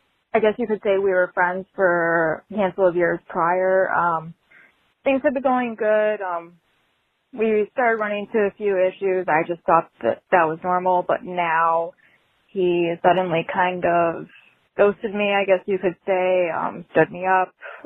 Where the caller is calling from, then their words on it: Connecticut, United States; I'm calling in from Connecticut.